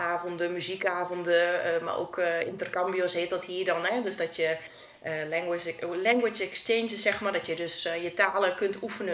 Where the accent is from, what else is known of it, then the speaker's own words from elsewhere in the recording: East Netherlands, Netherlands; Nederland kom ik uit het oosten. Misschien hoor je dat niet aan mijn accent. Nederlandse luisteraars zullen het wel, denk ik, meteen horen.